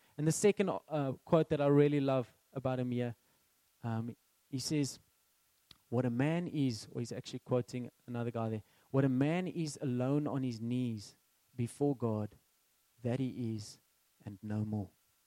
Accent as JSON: {"language": "English", "town": "Bellville", "region": "Western Cape", "country": "South Africa", "tie": "born or raised there", "said": "when I was about 13 years old, we moved from Belleville to Boston, which is not far, but we had to change schools. And I was in an Afrikaans school, and we went to an English school."}